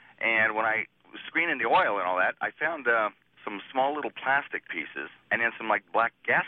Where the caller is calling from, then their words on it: Boise, Idaho, United States; I'm calling from Boise, Idaho.